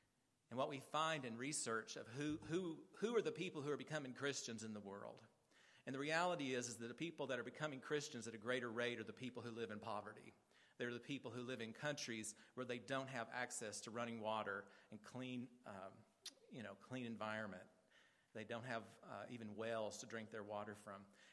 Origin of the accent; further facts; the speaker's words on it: Kentucky, United States; You see this still today back east where I grew up in Kentucky. Kentucky is a border state